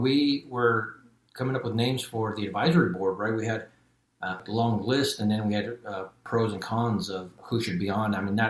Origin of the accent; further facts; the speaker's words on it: Long Beach, California, United States; also born or lived in Southern Utah; now in Austin, United States; I've been really spoiled with growing up in Long Beach. Long Beach is amazing in its own right. Southern Utah with the big, beautiful red mountains. And now in Austin